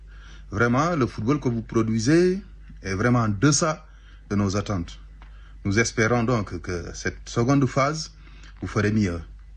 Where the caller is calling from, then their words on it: Senegal; du Sénégal.